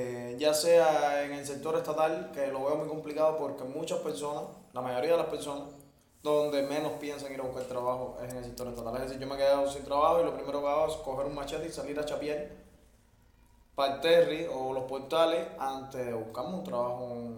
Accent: Boyeros, Havana, Cuba; donde yo crecí en Boyero, y sobre todo las amistades mías en Arroyo Naranjo

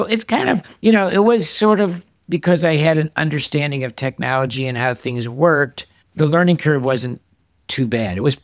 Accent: Cleveland, Ohio, United States; Because, like, come on, we're both from Cleveland, Ohio.

